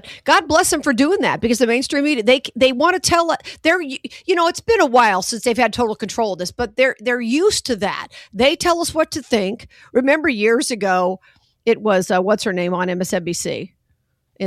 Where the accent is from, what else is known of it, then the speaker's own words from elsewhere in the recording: Las Vegas, Nevada, United States; my hometown, Vegas.